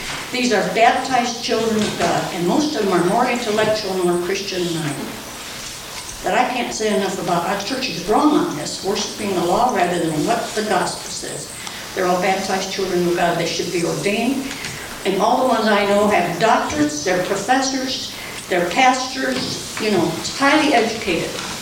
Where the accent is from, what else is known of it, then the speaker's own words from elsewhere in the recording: Rock Island, Illinois, United States; from Rock Island, Illinois, and I was here at the village when it was first brought up.